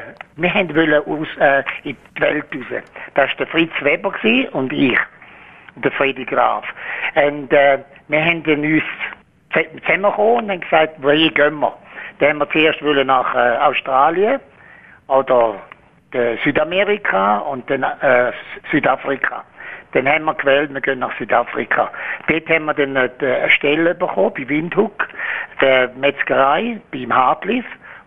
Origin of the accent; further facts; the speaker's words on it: Switzerland; now in South Africa; Ich bin nicht mehr, schon Schweizer, immer noch ein guter Schweizer, aber ich habe mich geändert.